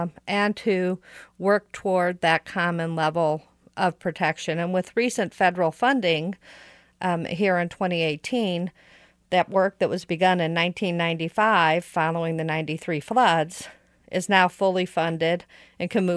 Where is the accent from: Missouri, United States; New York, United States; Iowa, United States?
Missouri, United States; St. Louis; As I said, I grew up in St. Louis. I suffered flooding in my own homes on three separate occasions